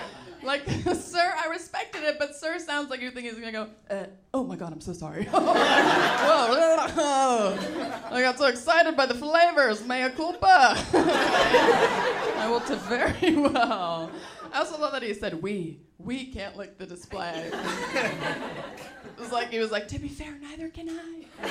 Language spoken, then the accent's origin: English; San Francisco, California, United States; I grew up in San Francisco, actually.